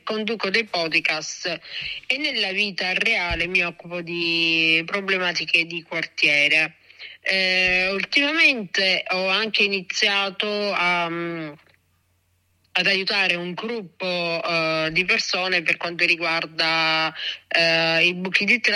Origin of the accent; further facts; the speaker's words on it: Licata, Sicily, Italy; io sono siciliana, per la precisione sono di Licata, in provincia di Agrigento, la città considerata dei templi.